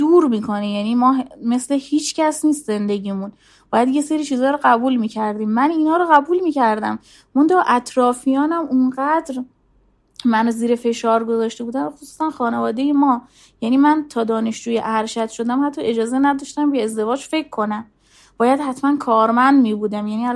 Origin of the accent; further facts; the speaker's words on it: Zahedan, Sistan and Baluchestan, Iran; من یا تهران بودم یا شهر خودمون بودم، زاهدان بودم یا تبریز بودم